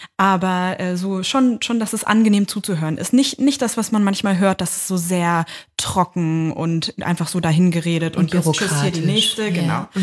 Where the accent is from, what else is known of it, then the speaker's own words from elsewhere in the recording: Lower Saxony, Germany; Und das war in meiner Heimat, also im Niedersachsen, südlichen Niedersachsen bei Hannover.